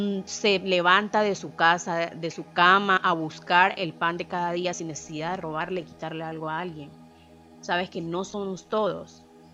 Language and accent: Spanish; Buenaventura, Valle del Cauca, Colombia; moved away as an adult; Yo que viví allí, yo podría decir toda mi niñez, yo viví en Buenaventura hasta mis 18 años